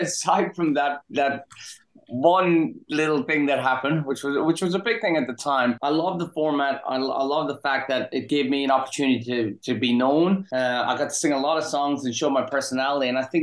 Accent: Ireland; when I was growing up in Ireland

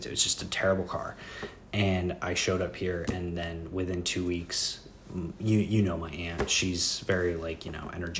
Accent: St. Mary's, Kansas, United States; So I end up back home in my hometown of St. Mary's, Kansas, and I don't know what I'm going to do.

